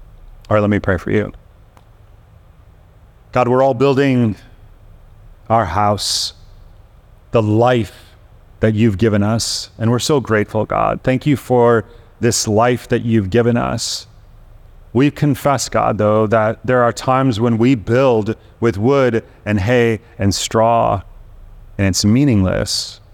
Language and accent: English; Chicago, Illinois, United States; I grew up in the Midwest in Chicago, where tornadoes were quite common when I was a little kid, and so I didn't mind them very much. When I moved to California